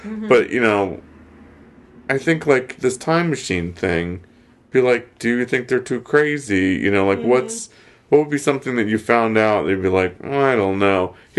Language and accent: English; Virginia, United States; I'm from Virginia. Like I went to JMU